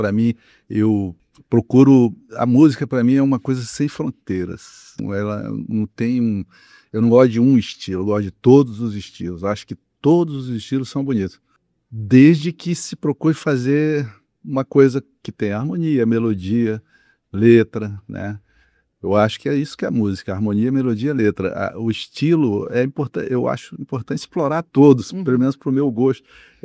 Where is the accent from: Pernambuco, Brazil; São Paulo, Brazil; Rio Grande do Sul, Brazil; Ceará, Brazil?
Pernambuco, Brazil; Recife; born there; now in Teresina, Brazil; Eu também nasci em Recife e o Anderson nasceu no Piauí, mas é filho de paraibano. E no final, nós três fomos piauienses por adoção, né? Fomos adotados e adotamos Teresina.